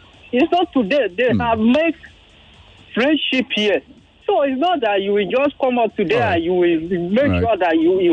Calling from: Benue, Nigeria; Yeah, from Benue State.

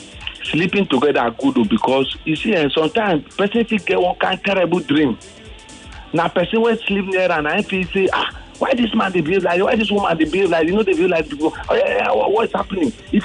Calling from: Lagos, Nigeria; I'm calling from Ikatele Beach.

